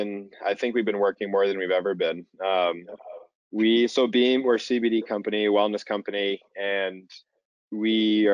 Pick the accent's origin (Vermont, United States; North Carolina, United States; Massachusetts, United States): Massachusetts, United States; Boston; But so I grew up in the Boston area.